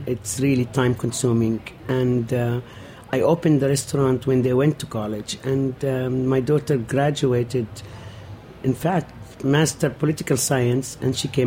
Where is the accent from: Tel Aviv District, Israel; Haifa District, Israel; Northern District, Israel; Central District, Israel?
Northern District, Israel; Nazareth; now in New York, United States; I am from Nazareth, Palestinian. Came to New York 40 years ago, 1974. Had my children here, so my daughter is born here in New York. We live in Bay Ridge since then.